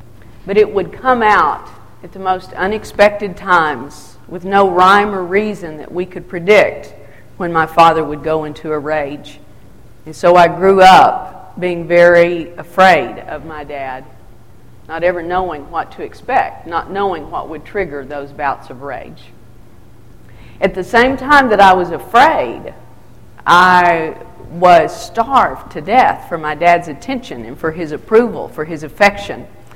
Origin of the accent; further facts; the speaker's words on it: Wichita Falls, Texas, United States; I grew up in Wichita Falls. At the 10th and Broad Church of Christ.